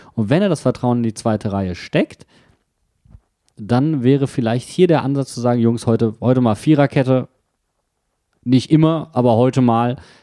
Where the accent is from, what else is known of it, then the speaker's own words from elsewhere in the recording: North Rhine-Westphalia, Germany; Ich komme aus Nordrhein-Westfalen